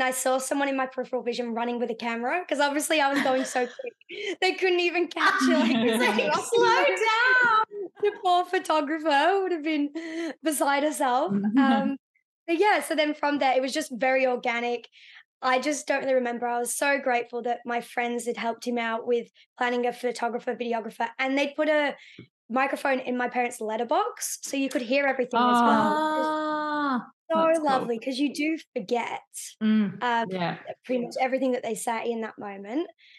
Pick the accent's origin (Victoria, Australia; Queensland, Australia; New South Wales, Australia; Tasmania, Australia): Victoria, Australia; We grew up in the Yarra Valley.